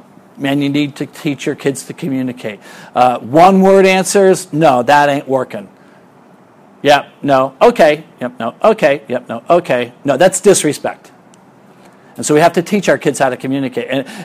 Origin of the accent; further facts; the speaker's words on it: San Diego, California, United States; My wife's from Michigan, I'm from San Diego.